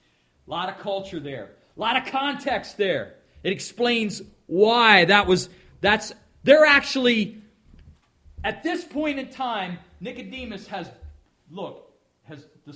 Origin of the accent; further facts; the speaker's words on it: Maryland, United States; Because I don't want anybody to know I'm from Maryland.